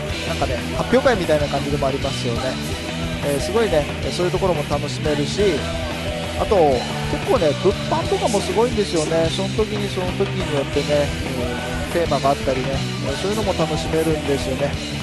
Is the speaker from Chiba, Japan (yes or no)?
no; Sapporo, Hokkaido, Japan; born there; 僕のね生まれ故郷のね北海道札幌なんかもね昔からねロカビリーがすごい盛んでね